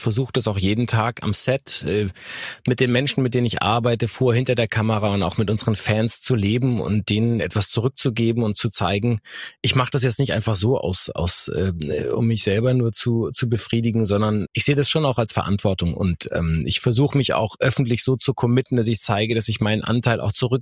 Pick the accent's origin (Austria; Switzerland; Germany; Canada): Germany; Wuppertal, North Rhine-Westphalia; also born or lived in Karlsruhe; now in Ravensburg, Germany; in Karlsruhe war ich eigentlich nur am Anfang, deswegen, ich bin dann in Wuppertal noch groß geworden und bin dann in Ravensburg.